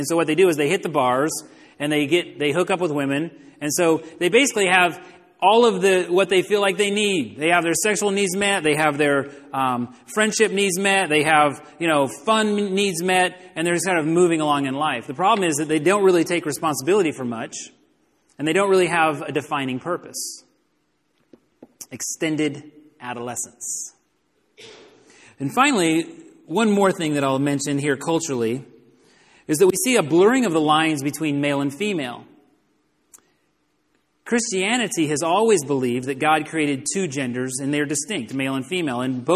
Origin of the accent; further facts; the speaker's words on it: Texas, United States; Where I grew up in Texas, manhood was closely connected to gun ownership and the appropriate use of firearms.